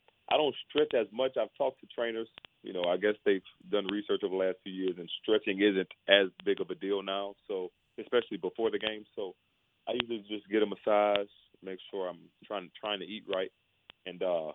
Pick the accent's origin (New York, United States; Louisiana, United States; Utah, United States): Louisiana, United States; Baton Rouge; So I'm from Baton Rouge